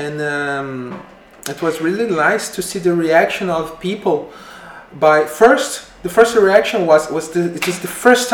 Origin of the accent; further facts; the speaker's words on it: Belém, Pará, Brazil; English is a second language; I'm from Belém. I'm born in the Amazon.